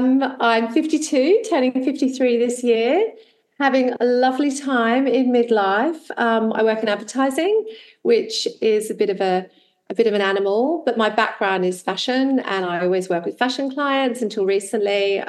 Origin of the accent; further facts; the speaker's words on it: Australia; accent: Australian; moved away; I grew up in Australia, as you can tell from my accent, and I'm a dual citizen, so I tend to choose to live in this country because I really love it. It's in Europe